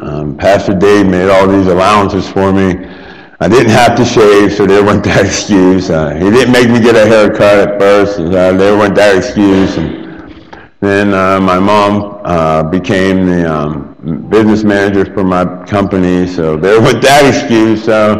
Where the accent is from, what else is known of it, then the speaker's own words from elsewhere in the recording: Pittsburgh, Pennsylvania, United States; I'm from Pittsburgh, Pennsylvania.